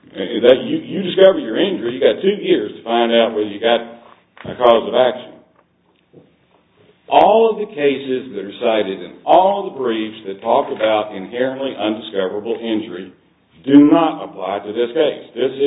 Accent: San Antonio, Texas, United States; I'm from San Antonio, and I represent the appellant, USPTS Limited.

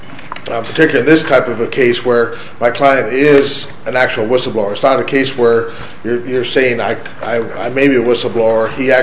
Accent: Las Vegas, Nevada, United States; I was so worried about having shoes to wear in the cold weather because I'm from Las Vegas

